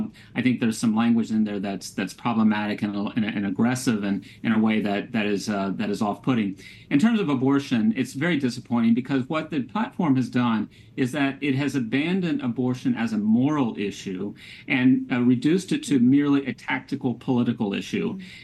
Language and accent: English; Ohio, United States; including, unfortunately, my home state of Ohio, pass a legislation or a constitutional amendments that are very aggressively pro-abortion.